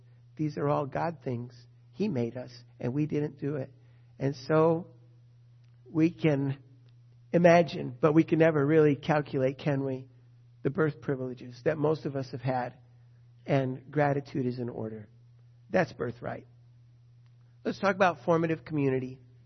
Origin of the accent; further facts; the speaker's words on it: United States; born there; I was born in the United States, and right there, that's a pretty big deal.